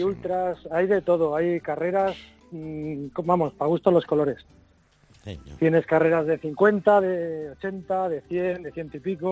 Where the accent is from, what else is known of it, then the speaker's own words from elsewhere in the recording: Granada, Andalusia, Spain; Yo soy maratoniano y maritoñano, porque soy de Granada.